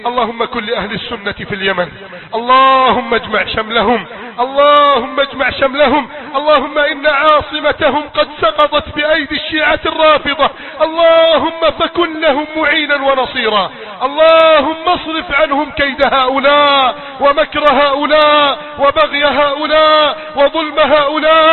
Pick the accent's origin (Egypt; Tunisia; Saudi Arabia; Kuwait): Egypt; بلدنا مصر